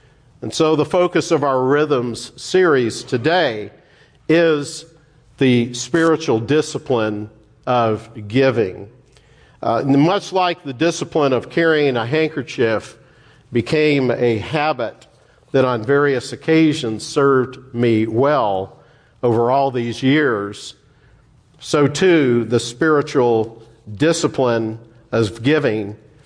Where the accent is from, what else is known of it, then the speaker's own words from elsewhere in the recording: Dallas, Texas, United States; Growing up in Dallas, part of my early education was spent at St. Mark's School of Texas, an all-boys college prep school.